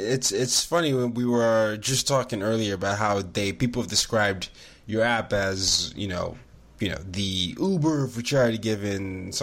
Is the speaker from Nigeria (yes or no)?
yes; Nigeria; I come from Nigeria